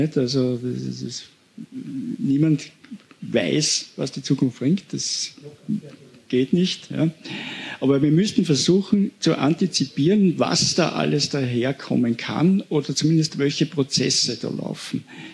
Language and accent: German; Salzburg, Austria; Ich bin kein Tiroler, ich bin ein Salzburger.